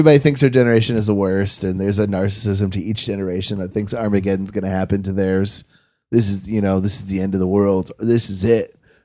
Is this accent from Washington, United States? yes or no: no; Georgia, United States; I'm 32 now, so I'm getting to the point where I have that perspective too. Like I grew up in Appalachia in Georgia